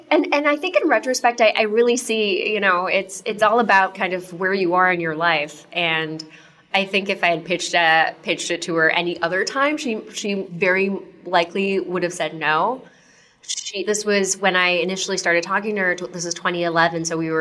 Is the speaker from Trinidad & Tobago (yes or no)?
no; Japan; I grew up in Japan, so I had a bank account in Japan